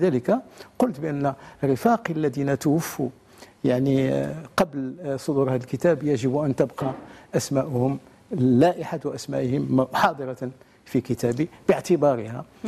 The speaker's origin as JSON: {"language": "Arabic", "country": "Morocco", "said": "تنقول فيها تنخاطب بلادي المغرب"}